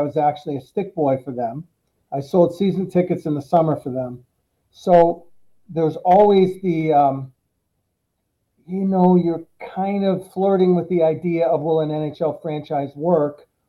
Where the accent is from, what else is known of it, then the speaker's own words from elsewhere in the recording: Milwaukee, Wisconsin, United States; But I grew up in Wisconsin and from Milwaukee.